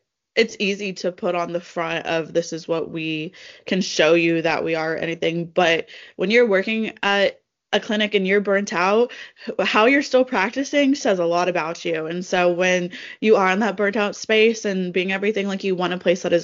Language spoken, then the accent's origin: English; Florida, United States; I grew up in Florida, so I was going back in Florida